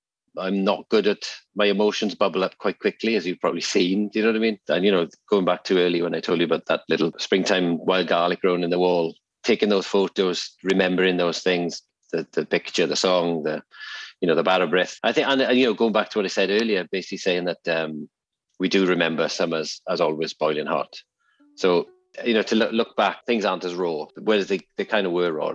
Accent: Wales, United Kingdom; And being as a Welsh person, singing, I always say, if you can sing, you can play.

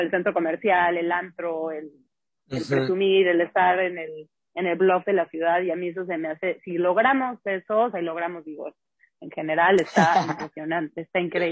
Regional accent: United States; Como yo crecí en Estados Unidos

